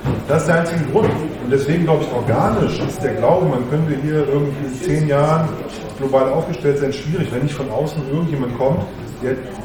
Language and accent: German; Lower Saxony, Germany; Ich komme ja auch aus Niedersachsen.